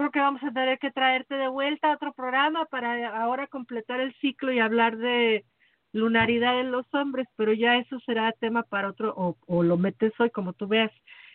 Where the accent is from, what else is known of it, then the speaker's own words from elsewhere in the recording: Mexico; Pero creciendo en México, que es ya comprobado uno de los países más machistas de Latinoamérica